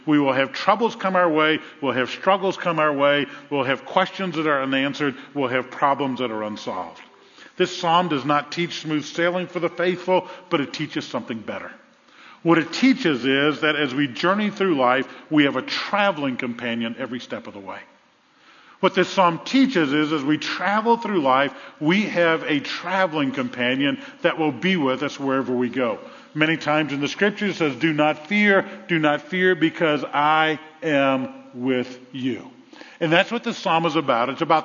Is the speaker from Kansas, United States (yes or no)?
no; New Orleans, Louisiana, United States; We grew up in New Orleans, as you know, and it's 5 feet below sea level in some of the areas.